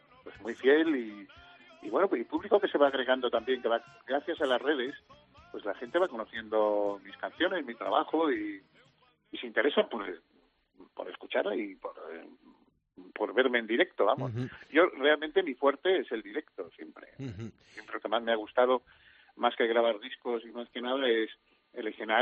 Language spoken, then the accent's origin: Spanish; Alicante, Valencian Community, Spain; de Alicante me gusta todo, mi tierra me gusta todo. Valencia, yo me siento valenciano, uh-huh, me siento español, por supuesto, y la verdad que mi tierra me gusta mucho.